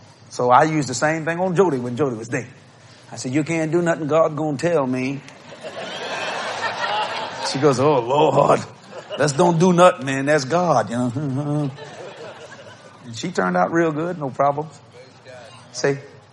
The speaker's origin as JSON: {"language": "English", "region": "Louisiana", "country": "United States", "said": "You understand something, lady? We're Cajun people. We talk like that."}